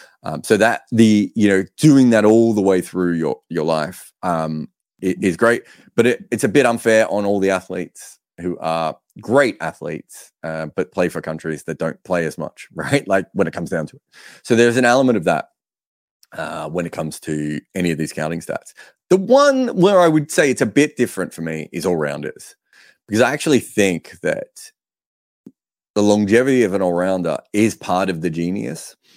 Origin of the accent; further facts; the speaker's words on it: Australia; I'm Australian, so of course we think this.